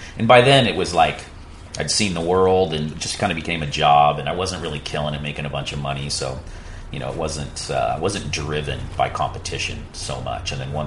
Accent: Santa Cruz, California, United States; I came from Santa Cruz where no one was a pro surfer at the time, or at least a competitive surfer.

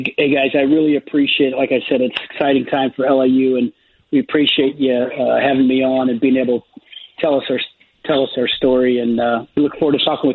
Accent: South Bend, Indiana, United States; And I go back to my early days growing up in South Bend, Indiana, and I used to watch Lefty Smith coach the Notre Dame Irish

